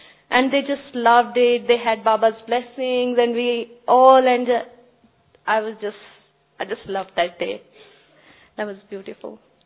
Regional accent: Melbourne, Victoria, Australia; like, in Melbourne, I'm from Australia, so in Melbourne that was a huge celebration

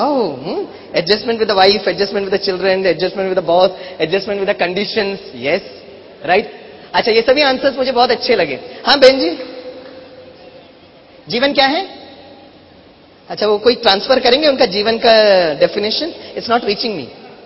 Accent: Mumbai, Maharashtra, India; बाप रे, मैं मुंबई से आया ना, तो मुंबई में हमारा लोकल ट्रेन बहुत बड़ा संघर्ष है।

